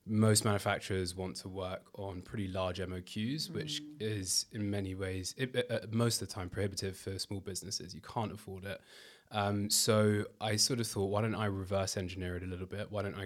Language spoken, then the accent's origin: English; London, United Kingdom; So I grew up in Kensal Rise in Northwest London